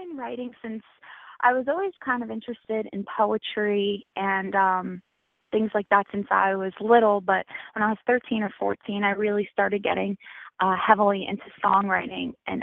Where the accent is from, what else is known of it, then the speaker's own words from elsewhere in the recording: New Jersey, United States; Well, I'm 19. I'm from Jersey originally.